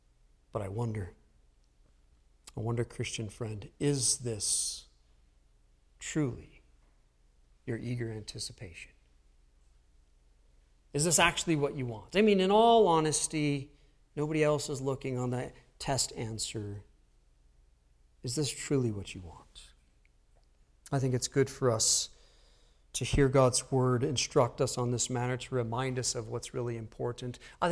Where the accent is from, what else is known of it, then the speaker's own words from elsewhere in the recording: United States; As American citizens, we have the privilege of enjoying, I think, many of these things that people around the world don't enjoy at all.